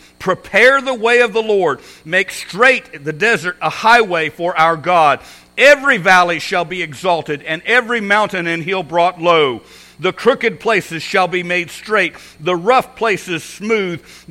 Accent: Ottumwa, Iowa, United States; because you see, I'm originally from Ottumwa, Iowa, I made my way back to a little church.

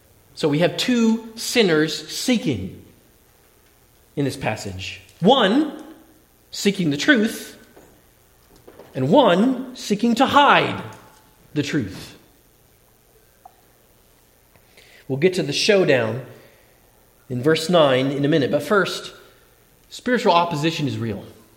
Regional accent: Connecticut, United States; That's like walking across the entire width of my home state, Connecticut.

